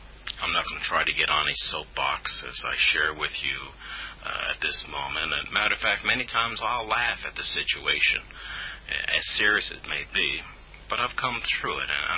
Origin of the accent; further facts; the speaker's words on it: New Jersey, United States; I grew up in rural New Jersey, and growing up in New Jersey, we lived a relatively sheltered life in those days.